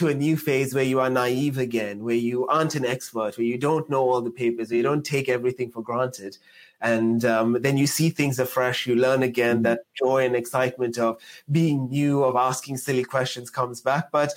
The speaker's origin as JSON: {"language": "English", "country": "South Africa", "said": "goes back to the fact that I come from South Africa."}